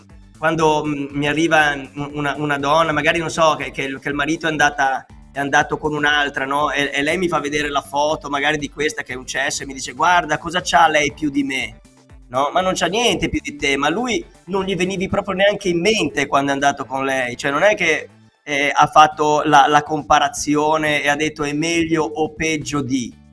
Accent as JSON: {"language": "Italian", "town": "Genoa", "region": "Liguria", "country": "Italy", "said": "io da genovese non riesco a comprendere bene queste cose"}